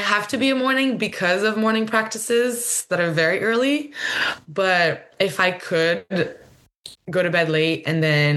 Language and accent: English; Toulouse, Occitania, France; English is a second language; I'm not from Paris. Most of my family is in Toulouse in the south where I grew up